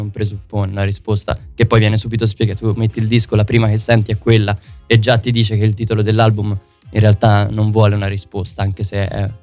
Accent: Castiglione della Pescaia, Tuscany, Italy; venne costruita proprio a Castiglione della Pescaia, che è il paese da dove provengo.

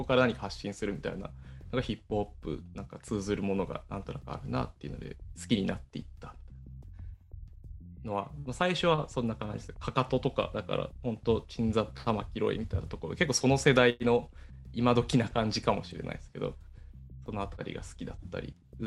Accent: Niigata, Japan; 僕も新潟出身で結構、まあ、田舎でカルチャーがもうめちゃくちゃ盛ん中心地ではないんで

